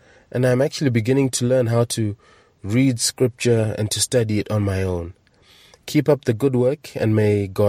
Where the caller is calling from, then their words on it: Zimbabwe; from Zimbabwe, Africa.